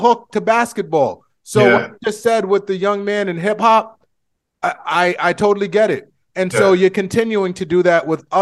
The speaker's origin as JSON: {"language": "English", "town": "Boston", "region": "Massachusetts", "country": "United States", "tie": "born or raised there", "said": "because I grew up in Dorchester and Mattapan and Brighton, and we played ball."}